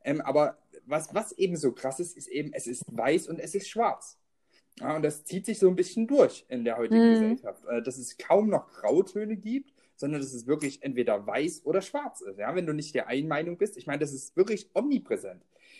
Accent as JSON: {"language": "German", "town": "Freiberg", "region": "Saxony", "country": "Germany", "tie": "born there", "said": "in Freiberg, das ist meine Geburtsstadt in Sachsen"}